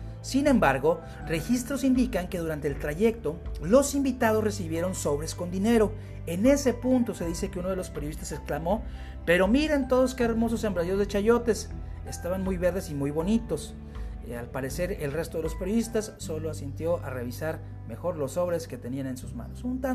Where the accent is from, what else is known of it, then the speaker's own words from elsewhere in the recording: Nuevo Laredo, Tamaulipas, Mexico; Yo soy de Nuevo Laredo, vivo en la frontera